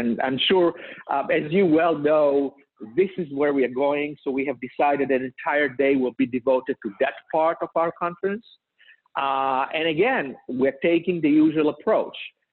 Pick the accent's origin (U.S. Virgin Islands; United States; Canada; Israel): Israel; moved away; Partially, I was born in Israel, as you know, and so I moved here about 30 years ago. And when you grow up in a country like Israel, you think a bit differently.